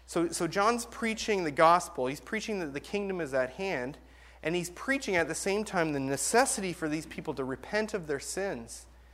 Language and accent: English; Binbrook, Ontario, Canada; But back when I was growing up in Binbrook, Ontario, it was a hick town. It was backwoods, and it was fine.